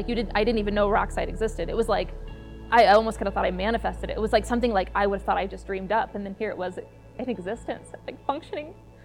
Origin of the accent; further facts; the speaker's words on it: Minnesota, United States; I'm from Minnesota